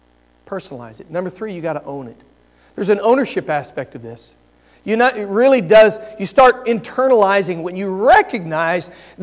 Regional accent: New Braunfels, Texas, United States; I pray for New Braunfels, Texas, my hometown.

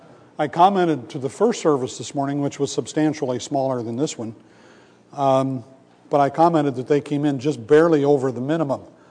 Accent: Midwest, United States; moved away as an adult; I grew up in the Midwest, where it snows all the time, and you just kind of deal with it

